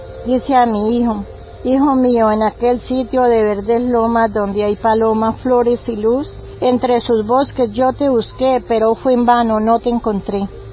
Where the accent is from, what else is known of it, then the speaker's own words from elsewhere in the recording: Colombia; no fueron capaces de hacer respetar nuestros derechos como colombianos